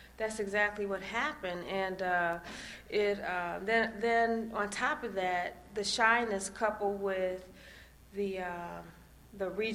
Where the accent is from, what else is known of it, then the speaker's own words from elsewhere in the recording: Midwest, United States; I'm from the Midwest originally